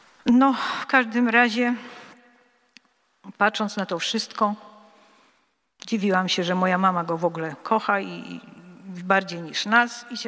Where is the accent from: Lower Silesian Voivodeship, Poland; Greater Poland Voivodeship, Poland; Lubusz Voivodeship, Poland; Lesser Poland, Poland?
Lower Silesian Voivodeship, Poland; Wrocław; ja się urodziłam we Wrocławiu. Niedaleko stąd mieszkałam, na pięknej ulicy Jarzębinowej, w takim domu specyficznym.